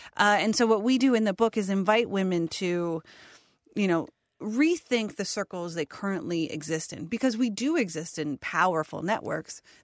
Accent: Ohio, United States; now in Washington, D.C., United States; currently living in Washington, D.C. I was born and raised here in Ohio.

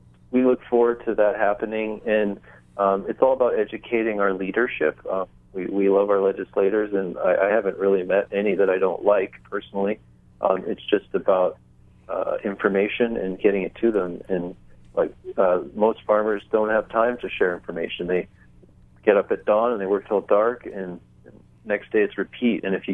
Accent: Kauai, Hawaii, United States; Myself, I come from a family of farmers here in Hawaii, and we had Hurricane Iniki. I'm from Kauai, and our insurance company went bankrupt, and our farm was wiped out.

